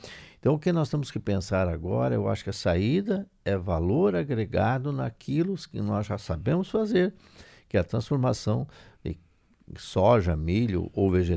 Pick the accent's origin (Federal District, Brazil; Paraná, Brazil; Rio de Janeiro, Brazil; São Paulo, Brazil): Paraná, Brazil; nós temos que entender que nós, como paranaense, precisamos fazer um caminho próprio.